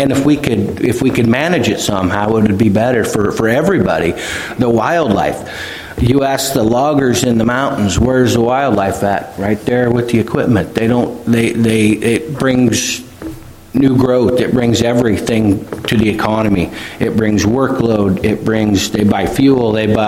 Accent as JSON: {"language": "English", "country": "United States", "tie": "born or raised there", "said": "I'm from Garfield County, born and raised 100 years with the family there, so the roots go deep."}